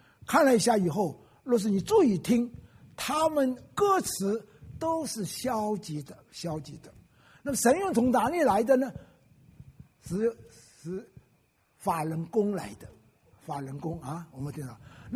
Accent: Wenzhou, Zhejiang, China; 还要到这个整个温州区里，我是温州人，温州区里的所有的庙

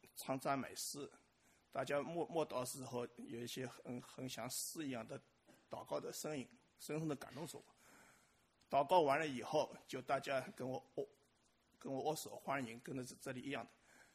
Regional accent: Shanghai, China; moved away as an adult; also born or lived in United Kingdom; 我是从小就上海出生长大，一直在上海生活有工作的

